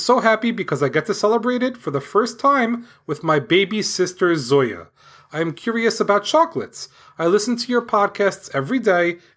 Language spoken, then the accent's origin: English; Lancaster, California, United States; I'm 7 years old with my brother … who is almost 10. We are from Lancaster, California